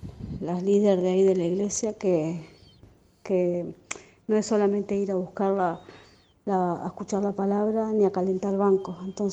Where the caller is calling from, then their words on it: Montevideo, Uruguay; de Montevideo, Uruguay.